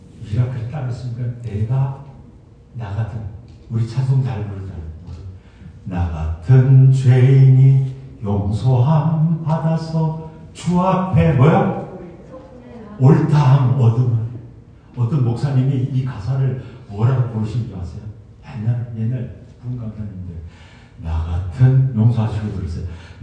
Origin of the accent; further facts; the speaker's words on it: Samcheok, Gangwon, South Korea; 제 고향 강원도 삼척군 건너면 바닷가. 강원도 삼척 바닷가.